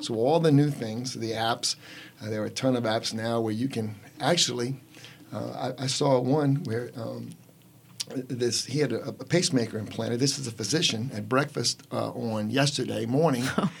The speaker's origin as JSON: {"language": "English", "town": "Lafayette", "country": "United States", "tie": "born or raised there", "said": "Growing up in Lafayette, you know, as mm-hmm."}